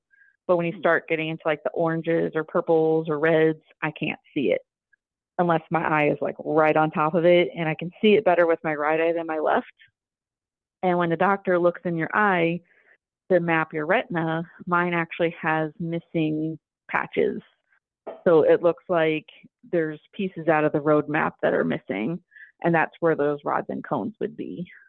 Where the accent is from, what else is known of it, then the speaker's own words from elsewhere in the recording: St. Charles, Missouri, United States; Yes, I'm actually born and raised in St. Charles. My family is all pretty much in that area.